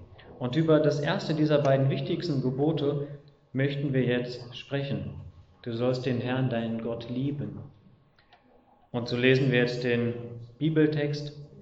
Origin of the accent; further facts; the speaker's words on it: Porta Westfalica, North Rhine-Westphalia, Germany; Ich komme aus Porta Westfalica.